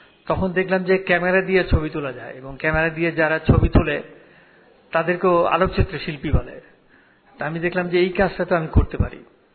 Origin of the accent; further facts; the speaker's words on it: Dhaka, Dhaka Division, Bangladesh; আমার যে জন্ম হয় পুরনো ঢাকায়, সেটা জেলখানার উল্টো দিকে, ঢাকা কেন্দ্রীয় কারাগারের উল্টো দিকে, মৌলভীবাজার।